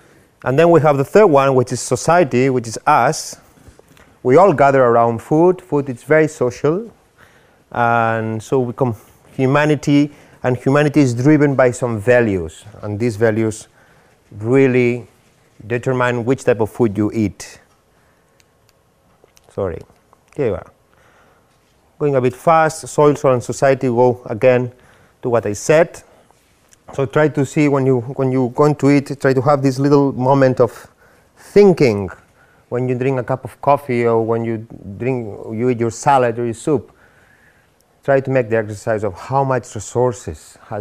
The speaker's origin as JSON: {"language": "English", "country": "Spain", "second_language": "English", "said": "I'm basically from Spain. I'm a cook. And in Spain, the food is awesome"}